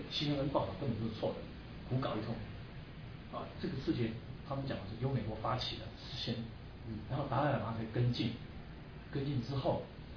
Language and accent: Chinese; Taiwan; 为什么我们台湾人看这一面，而不能看另外一面？